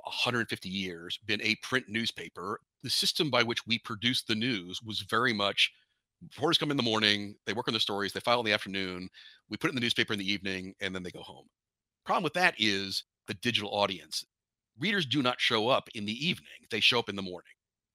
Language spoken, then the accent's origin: English; Phoenix, Arizona, United States; growing up in Phoenix, sometimes you felt very disconnected from global events